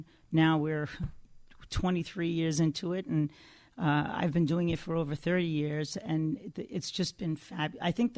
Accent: New Dorp Beach, New York, United States; I came from New Dorp Beach. Yeah, my dad was a police officer and my mom was a teacher.

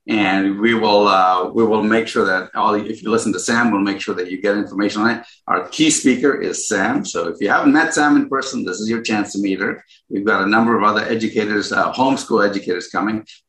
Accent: Ghana; born there; I was born in Ghana, so I know a lot of these guys

